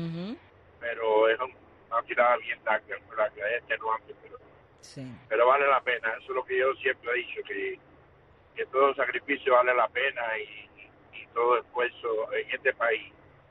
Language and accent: Spanish; Cuba; Yo quiero mandarle un saludo a Cuba, a todo mi pueblo